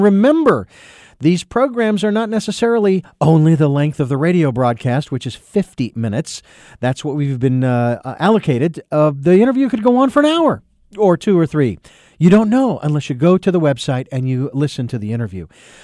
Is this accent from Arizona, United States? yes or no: yes; Phoenix, Arizona, United States; I was born and raised in Phoenix